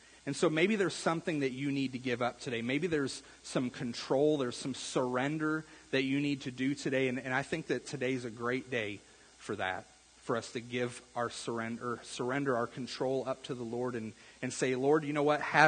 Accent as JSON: {"language": "English", "town": "St. Elmo", "country": "United States", "tie": "born or raised there", "said": "I don't know anybody like this because I grew up in St. Elmo."}